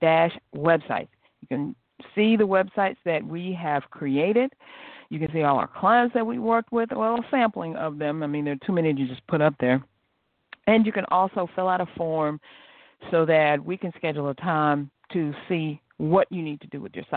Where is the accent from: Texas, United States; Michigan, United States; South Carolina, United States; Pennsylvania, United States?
South Carolina, United States; Oh, I'm from South Carolina, too.